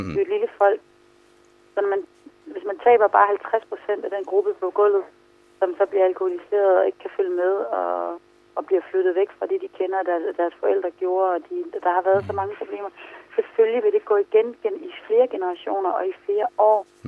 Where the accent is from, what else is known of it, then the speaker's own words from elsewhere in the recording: North Greenland, Greenland; det her har jo altid været mit hjem. Altså, jeg er født og opvokset i Nordgrønland, og jeg har altid vokset op med den her kultur og det her land